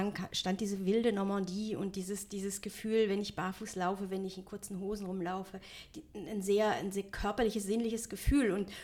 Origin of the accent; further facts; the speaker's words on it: Southwest Germany, Germany; Zumal, also da, wo ich aufgewachsen bin, ist also Südwestdeutschland, das ist nicht meine Heimat.